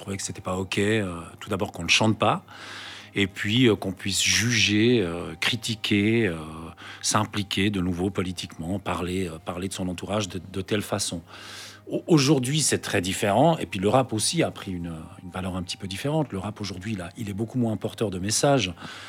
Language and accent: French; Switzerland; born there; je suis quand même un fils d'immigré. Je suis né en Suisse, mais j'ai gardé un passeport espagnol jusqu'à assez tard.